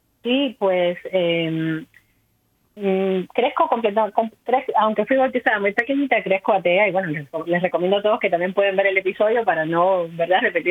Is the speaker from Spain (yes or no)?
no; Havana, Cuba; also born or lived in Cienfuegos; now in Birmingham, United States; nací en Cuba, como bien dijiste, nací en Cienfuegos, que está al centro sur del país, y luego nos mudamos a La Habana cuando yo era muy pequeñita, y ahí crecí, ahí pasé toda mi vida escolar